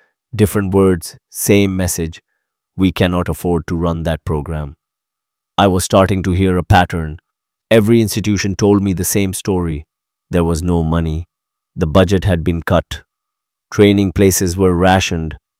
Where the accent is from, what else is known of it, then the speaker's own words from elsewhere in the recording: Hull, Yorkshire and the Humber, United Kingdom; I grew up on Preston Road, watching my grandfather fight cancer at Hull Royal Infirmary.